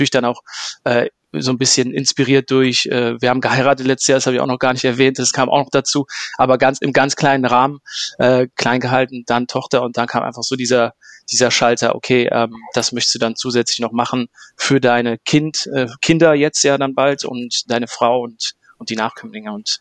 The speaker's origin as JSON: {"language": "German", "town": "Mönchengladbach", "region": "North Rhine-Westphalia", "country": "Germany", "tie": "born there", "said": "bin zwar gebürtiger Gladbacher, aber ich wohne in Wegberg, also Kreis Heinsberg, grenzt an Gladbach an."}